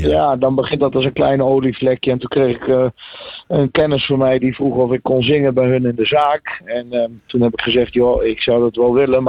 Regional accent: Kampen, Overijssel, Netherlands; Nou, ik kom uit Kampen. Ik ben 45 jaar, inmiddels 28 jaar actief in de muziek.

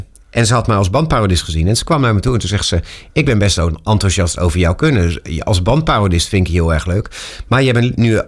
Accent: Rotterdam, South Holland, Netherlands; Ja, nou, ik kom uit Rotterdam.

